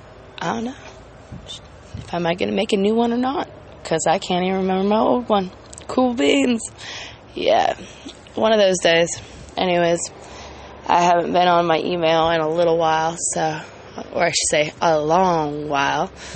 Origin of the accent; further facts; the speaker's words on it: California, United States; because I was from California and now I'm in the Hicks.